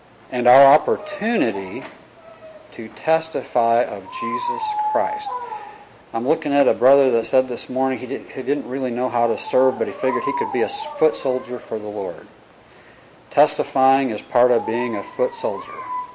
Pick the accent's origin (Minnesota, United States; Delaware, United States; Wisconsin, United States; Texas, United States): Wisconsin, United States; And I've seen lots of driven snow. I grew up in Wisconsin. It's pretty white.